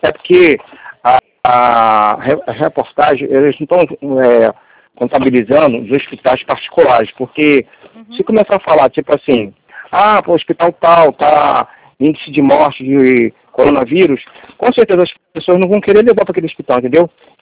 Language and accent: Portuguese; Rio de Janeiro, Brazil; Imagina, eu sou do Rio.